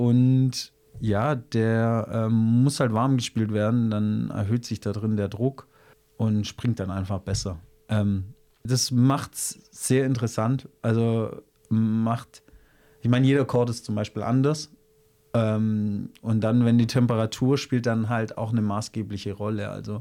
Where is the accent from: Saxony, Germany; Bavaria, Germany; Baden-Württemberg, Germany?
Baden-Württemberg, Germany; Tettnang; Also, ich komme aus Tettnang, ist bei Friedrichshafen, Bodensee-Gegend.